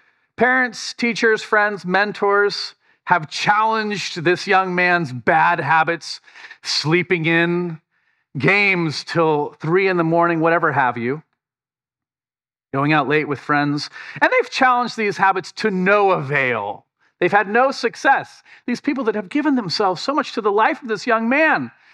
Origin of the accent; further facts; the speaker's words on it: Vashon Island, Washington, United States; And I'm from Washington State, an island, Vashon Island near Seattle and Tacoma, where people do not say that.